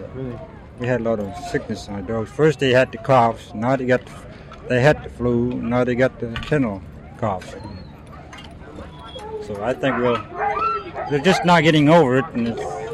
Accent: Ruby, Alaska, United States; I'm from Ruby there.

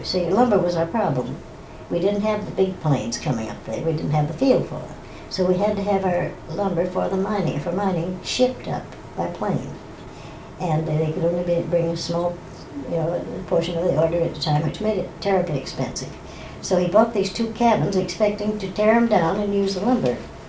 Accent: Los Angeles, California, United States; born there; Well, I was born in Los Angeles, but we moved up. We had an orange orchard that my father inherited from his parents.

